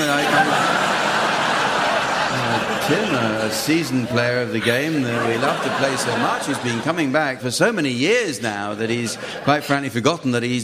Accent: Glasgow, Scotland, United Kingdom; That's Glasgow, my hometown.

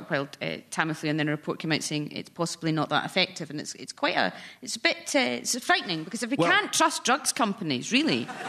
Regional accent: Scotland, United Kingdom; I'm just like Sandy, except I'm not Danish, I'm Scottish

